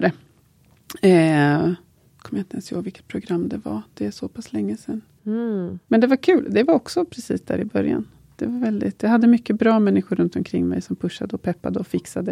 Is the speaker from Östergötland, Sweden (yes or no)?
yes; Östergötland, Sweden; now in Stockholm, Sweden; Passande, jag kommer ju från Östergötland, så.